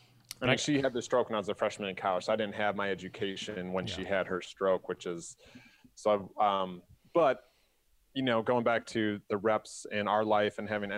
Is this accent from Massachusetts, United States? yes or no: no; New York, United States; I'm from New York, so I'm okay with that.